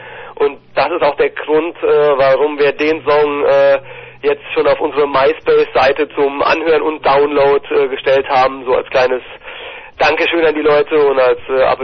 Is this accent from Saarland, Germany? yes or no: yes; Saarland, Germany; also bei uns im Saarland dann endlich mal